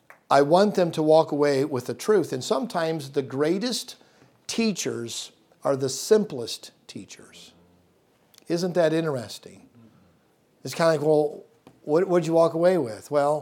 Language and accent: English; Michigan City, Indiana, United States; I grew up in Michigan City, and I was driving back and forth to Hiles Anderson to college.